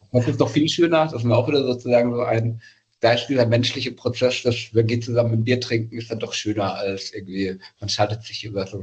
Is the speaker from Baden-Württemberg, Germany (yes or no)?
no; Bavaria, Germany; aus Bayern komme ich